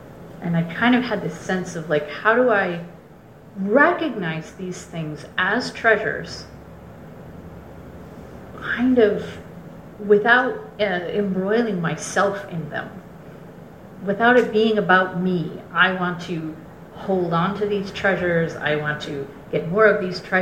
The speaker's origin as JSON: {"language": "English", "country": "United States", "said": "Just because I'm an American doesn't mean I'm in a different boat."}